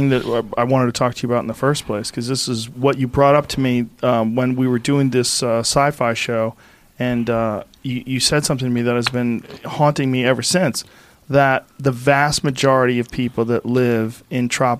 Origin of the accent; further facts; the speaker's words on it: Boston, Massachusetts, United States; Like, I grew up in Boston, and in the summertime, you just have fucking mosquitoes everywhere.